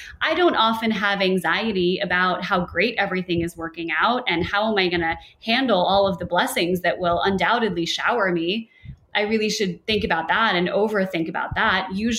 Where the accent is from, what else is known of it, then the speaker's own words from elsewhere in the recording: New York, United States; I'm also from New York.